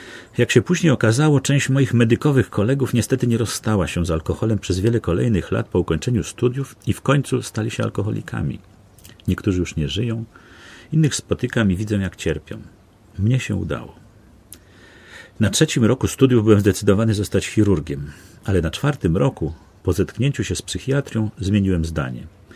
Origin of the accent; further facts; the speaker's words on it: Warsaw, Masovian Voivodeship, Poland; also born or lived in Navahrudak, Belarus; Po wojnie losy rzuciły moją rodzinę do Warszawy. Zamieszkaliśmy na Pradze, na Szmulkach, znanych z dużego nasycenia szemranym towarzystwem. Tu byłem ministrantem, tu ukończyłem podstawówkę i ogólniak